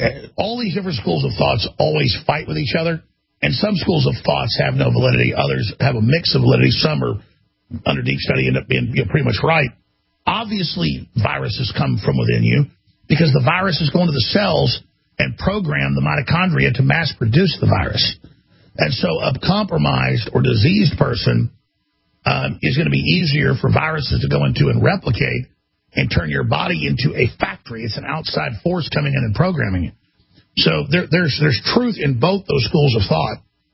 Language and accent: English; Dallas, Texas, United States; Michael, in my hometown of Dallas, now under Democrat control.